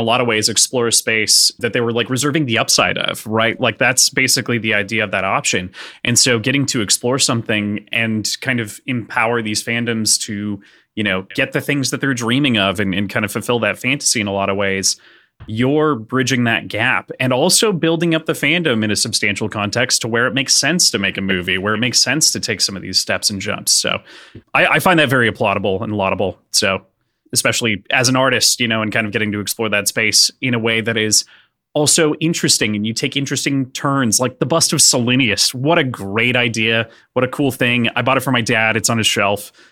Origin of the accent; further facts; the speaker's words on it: Minnesota, United States; now in Wilmington, United States; I grew up in Minnesota, you know, just as a side tangent here, moved to Wilmington, North Carolina.